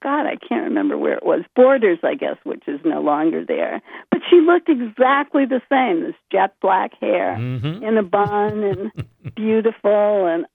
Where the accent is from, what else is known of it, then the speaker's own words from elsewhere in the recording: Bangor, Maine, United States; I loved growing up in Maine, and I loved Bangor, and I loved knowing all these people walking downtown.